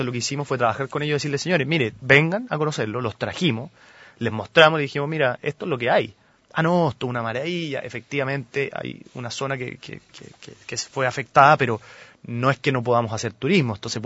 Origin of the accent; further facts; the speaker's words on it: Chile; Es un concepto que nosotros tenemos que adoptar como chilenos.